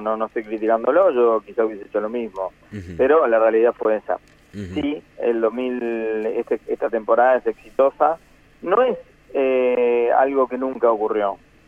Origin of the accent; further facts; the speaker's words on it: Santa Fe, Argentina; nosotros mismos como santafesinos